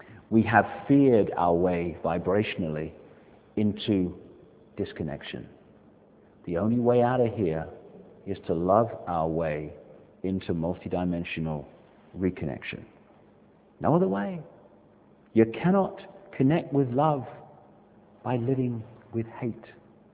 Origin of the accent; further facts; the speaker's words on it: United Kingdom; So I'm British, I'm proud of that.